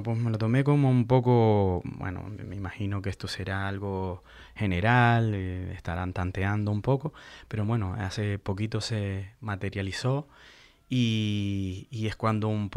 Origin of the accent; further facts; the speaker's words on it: Canary Islands, Spain; de lo que somos los canarios, lo solidario que somos, que hemos ido hasta aquí y lo seguiremos siendo.